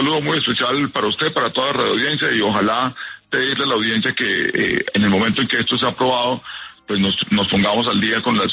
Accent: Bogotá, Colombia; como ciudadanos, como bogotanos, recaudando el dinero que hoy necesita la ciudad

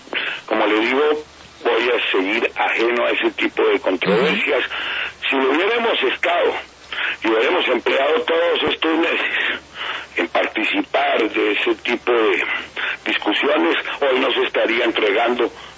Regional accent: Colombia; como cualquier colombiano

